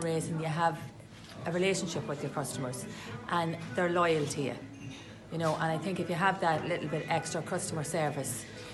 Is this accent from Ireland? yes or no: yes; Dundalk, Leinster, Ireland; I have a soft spot for Dundalk because I am from Dundalk